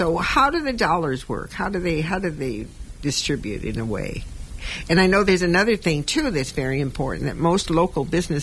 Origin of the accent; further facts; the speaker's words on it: Los Angeles, California, United States; I was brought up in East Los Angeles. Okay. I lived on, by Soto Street, and it was a little community.